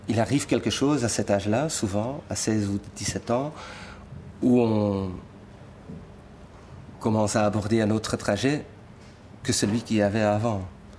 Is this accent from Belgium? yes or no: yes; Leuven, Flemish Brabant, Belgium; born there; now in Antwerp, Belgium; je suis né à Louvain, j'habite actuellement à Anvers.